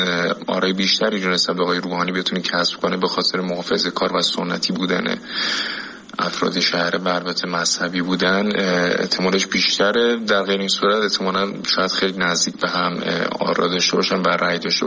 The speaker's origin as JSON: {"language": "Persian", "town": "Abyek", "region": "Qazvin", "country": "Iran", "said": "من توی شهری به نام آبیه که قزوین هستم و شهر کم جمعیتیه"}